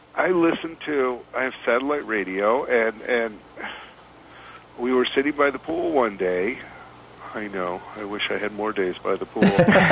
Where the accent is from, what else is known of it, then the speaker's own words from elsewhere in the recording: Flint, Michigan, United States; I spend most of my time between L.A. and New York, but I grew up in Flint, Michigan, and I'm kind of a guy of the people